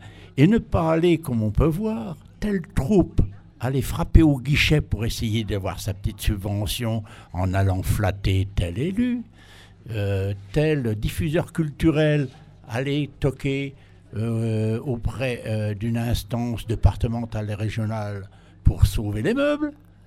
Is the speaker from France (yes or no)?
yes; Grand Est, France; Nous sommes de Champagne-Ardenne. Nous avons les miettes.